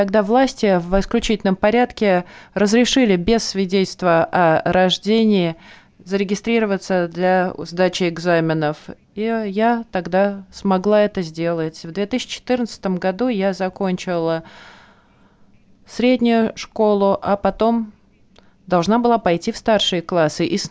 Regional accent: Kenya; я родилась и выросла в Кении

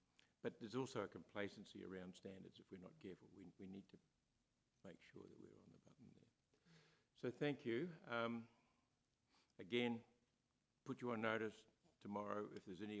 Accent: Australia; I'm the current chair, and obviously I come from Australia.

